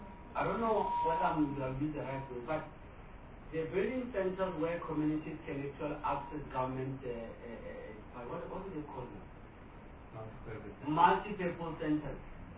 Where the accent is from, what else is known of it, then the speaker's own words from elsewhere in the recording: Limpopo, South Africa; Because if I come from Capricorn, two of the municipalities don't even have a library.